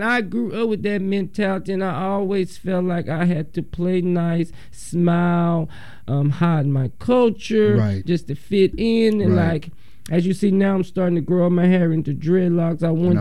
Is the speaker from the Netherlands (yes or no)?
no; Alabama, United States; But what's so funny is growing up in Alabama, I never seen a psychiatrist building ads.